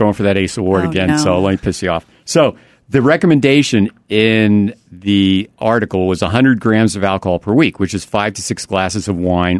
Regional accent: New York, United States; I'm from New York. This is the right way to pronounce words.

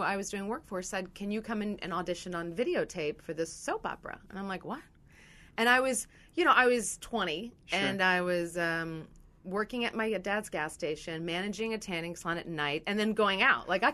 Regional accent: Clinton, Maryland, United States; Well, I grew up in Clinton, Maryland.

